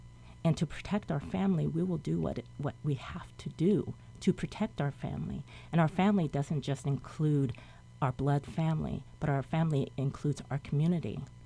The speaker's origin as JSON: {"language": "English", "region": "Kansas", "country": "United States", "said": "First of all, I'm originally from Kansas, so I have very much of a personal connection to this story."}